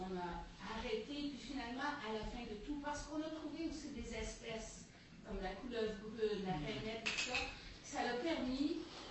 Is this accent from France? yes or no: no; Deux-Montagnes, Quebec, Canada; La dernière fois, je mentionnais que je venais de Deux-Montagnes.